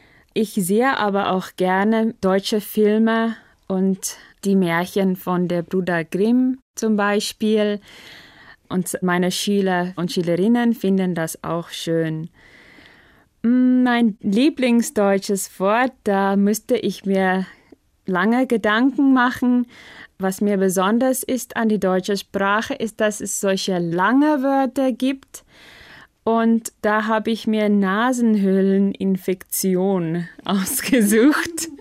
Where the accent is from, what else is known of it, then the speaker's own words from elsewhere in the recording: South Africa; first language Afrikaans; German is a second language; Ich liebe Deutsch einfach, weil es meine Muttersprache sehr nah ist. Afrikaans kommt so ein bisschen aus Deutsch.